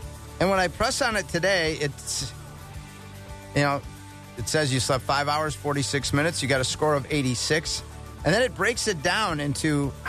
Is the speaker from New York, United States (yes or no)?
no; Milwaukee, Wisconsin, United States; My hometown of Milwaukee, Wauwatosa